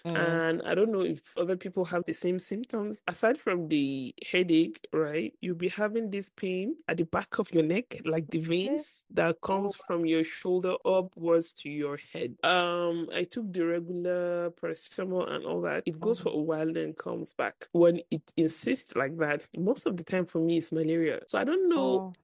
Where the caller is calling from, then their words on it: Abuja, Federal Capital Territory, Nigeria; I'm recording from Abuja, as always.